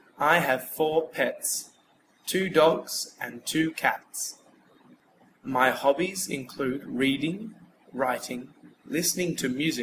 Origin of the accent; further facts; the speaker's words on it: Melbourne, Victoria, Australia; I am 20 years old. I am an Australian. I live in the city of Melbourne, in the state of Victoria.